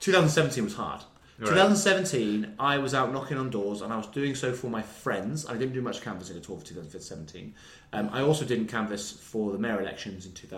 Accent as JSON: {"language": "English", "region": "South West England", "country": "United Kingdom", "tie": "born or raised there", "said": "growing up in Somerset with Paddy Ashdown"}